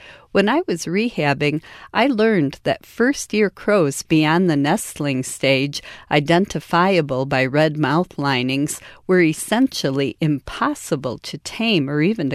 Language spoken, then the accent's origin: English; Chicago, Illinois, United States; now in Michigan, United States; Luckily, I was from Chicago and living in Lower Michigan, so I didn't have ravens to confound the issue.